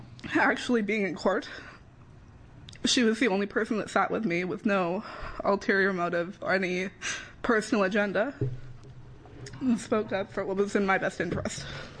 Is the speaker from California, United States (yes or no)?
no; Oregon, United States; I'm from Washington County, and I'm a foster youth.